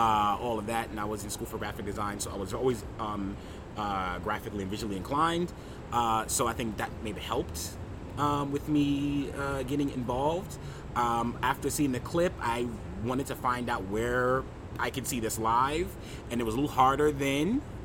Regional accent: Brooklyn, New York, United States; I'm from Brooklyn. What neighborhood? Originally Crown Heights, but it's rebranded as Ocean Hill, so same team.

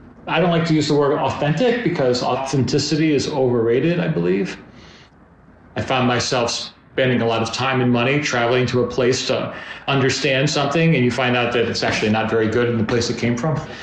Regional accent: United States; I really wanted to do an American restaurant because I'm American

